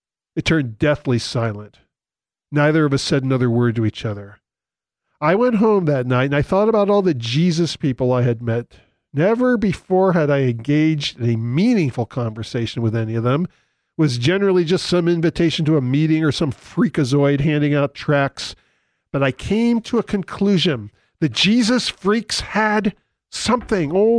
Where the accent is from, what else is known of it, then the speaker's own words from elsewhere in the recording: United States; Growing up in America as a Jew with mostly Gentile friends, I had been exposed to Christian terminology all my life